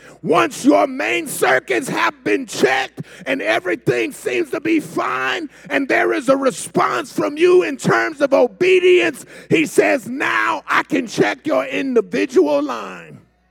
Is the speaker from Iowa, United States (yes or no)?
no; Chicago, Illinois, United States; now in Texas, United States; I grew up in Chicago where in the summertime it was summer.